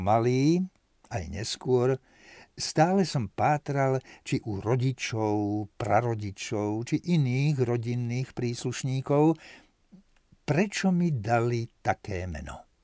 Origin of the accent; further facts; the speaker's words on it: Trnava, Trnava Region, Slovakia; Som rodený Trnavčan, to som zabudol spomenúť, a už niekoľko rokov bývam pri Piešťanoch v jednej malebnej dedinke.